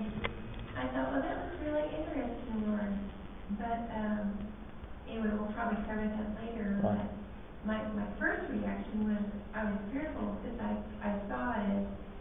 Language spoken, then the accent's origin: English; Shattuck, Oklahoma, United States; oh, I'm from Shattuck.